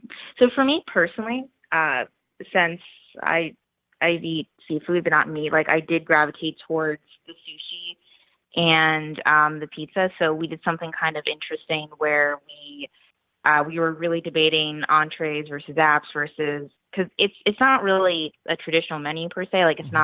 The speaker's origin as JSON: {"language": "English", "region": "Pennsylvania", "country": "United States", "tie": "born or raised there", "lives_now": "New York City, United States", "said": "Cause New York City, I don't have a backyard, obviously, I grew up in Pennsylvania, so I'm like getting all nostalgic"}